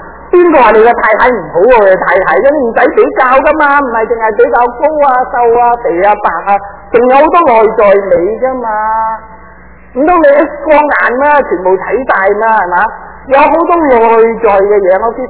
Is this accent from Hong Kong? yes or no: yes; Hong Kong; now in Toronto, Canada; 我们广东人说扮嘢，这些名字我不懂的。我1976年离开香港，如果讲得更早，我1970年离开香港了。